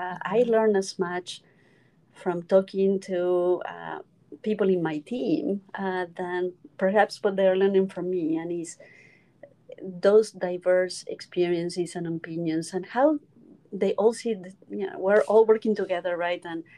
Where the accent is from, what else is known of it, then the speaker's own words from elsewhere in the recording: Buenos Aires, Argentina; English is a second language; That's how I pronounce my name. I'm from Buenos Aires, Argentina. I'm very proud of my heritage.